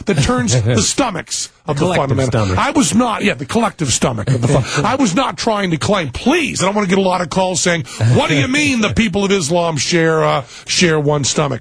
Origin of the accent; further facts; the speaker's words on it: United States; also born or lived in New York; even though I'm an American, even though I was moved by it